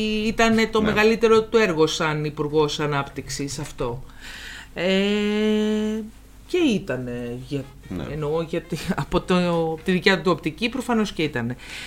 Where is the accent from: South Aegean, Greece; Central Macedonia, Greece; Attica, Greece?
Attica, Greece; Athens; να μην νομίζει ότι εμείς είμαστε οι Αθηναίοι